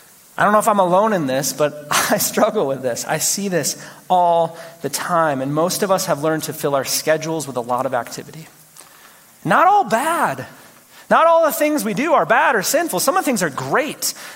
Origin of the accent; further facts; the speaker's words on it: Michigan, United States; now in Colorado, United States; I grew up in Michigan, so our orchards were way better than out here. Colorado is terrible with apples.